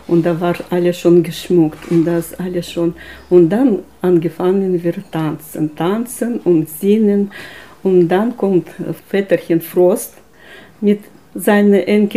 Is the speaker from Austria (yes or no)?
no; Kazakhstan; German is a second language; ich komme aus Kasachstan.